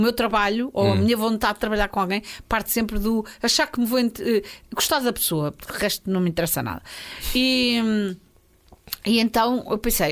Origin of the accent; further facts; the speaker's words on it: Lisbon, Portugal; vim de Lisboa, Portugal.